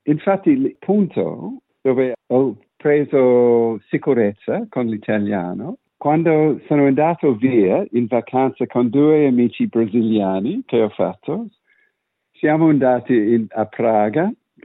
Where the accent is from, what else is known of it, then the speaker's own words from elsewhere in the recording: Australia; accent: Australian; Italian is a second language; il mio italiano, per vergogna, perché io rovino questa lingua bellissima, però con il mio accento australiano.